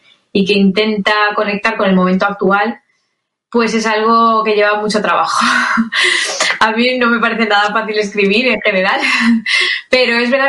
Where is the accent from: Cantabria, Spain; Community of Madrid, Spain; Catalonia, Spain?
Community of Madrid, Spain; Madrid; yo soy madrileña, entonces tenía la fuente cerca, como si dijéramos. Al ser de aquí